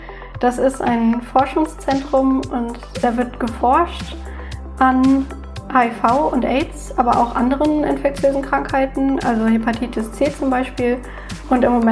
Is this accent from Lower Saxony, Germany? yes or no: yes; Oldenburg, Lower Saxony, Germany; Ich habe in Oldenburg, meiner Heimatstadt, angefangen zu studieren.